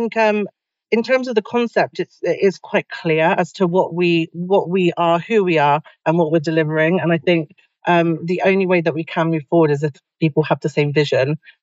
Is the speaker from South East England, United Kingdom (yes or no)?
yes; South East England, United Kingdom; now in Somerset, United Kingdom; So I am originally from Berkshire, but I moved to Somerset years ago, about 13 years ago.